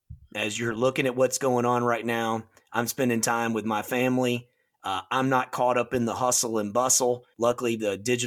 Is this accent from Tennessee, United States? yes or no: yes; Nashville, Tennessee, United States; I'm from Nashville, Tennessee, as you know